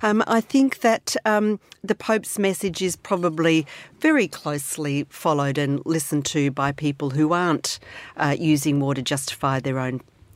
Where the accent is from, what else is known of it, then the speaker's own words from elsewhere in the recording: Melbourne, Victoria, Australia; I'm from Melbourne